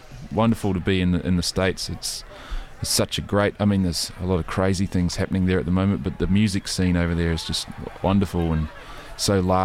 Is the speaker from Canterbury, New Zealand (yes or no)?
yes; Christchurch, Canterbury, New Zealand; now in Sydney, Australia; I discovered he was a Kiwi, and I thought, wow, this guy's great. He's from my hometown. He was born in Christchurch.